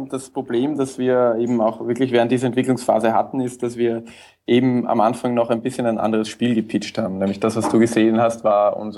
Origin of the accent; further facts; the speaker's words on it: Austria; Bei uns in Österreich heißt das Versteinern, also das, was die Kinder spielen.